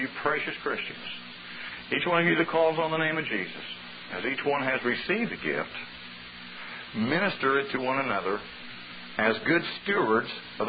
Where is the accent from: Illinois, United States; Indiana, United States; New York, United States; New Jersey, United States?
Indiana, United States; I'm from Indiana, and I pastor a church there.